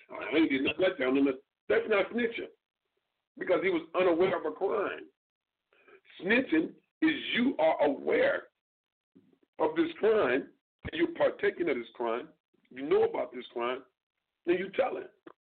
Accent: Chicago, Illinois, United States; I've seen incidents where some dudes, and this is in my hometown, Chicago.

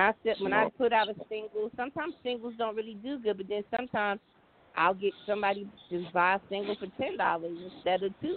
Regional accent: Brooklyn, New York, United States; Yeah, I'm from Brooklyn.

